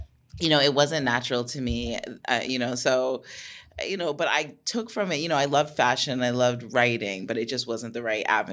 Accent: Toronto, Ontario, Canada; I'm from Toronto.

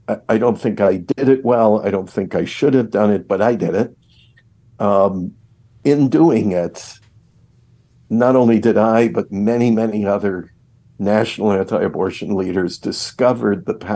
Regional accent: Buffalo, New York, United States; in my hometown of Buffalo, New York in those days.

